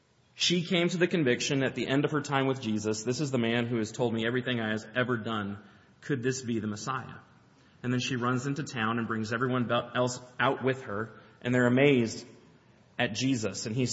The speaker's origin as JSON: {"language": "English", "region": "Oregon", "country": "United States", "tie": "born or raised there", "lives_now": "Alabama, United States", "said": "I grew up in Oregon where blue skies were a rarity and currently live in Alabama"}